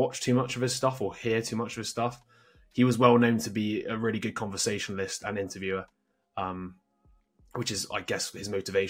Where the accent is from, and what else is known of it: United Kingdom